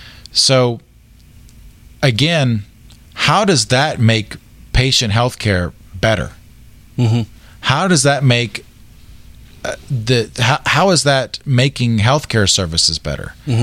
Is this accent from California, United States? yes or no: no; Tennessee, United States; I'm from Tennessee, so we eat Mayfield or Purity.